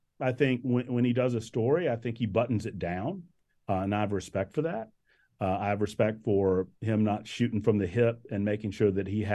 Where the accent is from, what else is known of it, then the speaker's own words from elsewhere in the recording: Augusta, Georgia, United States; I grew up in Augusta, or just outside of Augusta, Georgia.